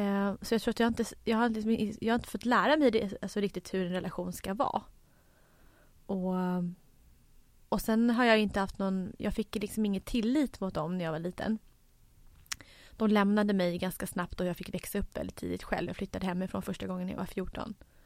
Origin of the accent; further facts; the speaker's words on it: Jakobsberg, Stockholm County, Sweden; Jag växte upp i Jakobsberg utanför Stockholm, en förort. Där bodde jag tills jag var 12. Och sen flyttade jag in till stan med min pappa i Vasastan.